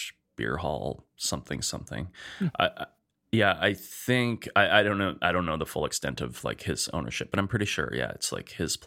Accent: Edmonton, Alberta, Canada; We're two chefs from Edmonton, Alberta, Canada.

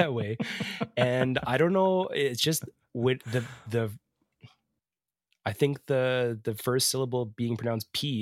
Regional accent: Edmonton, Alberta, Canada; We're two chefs from Edmonton, Alberta, Canada.

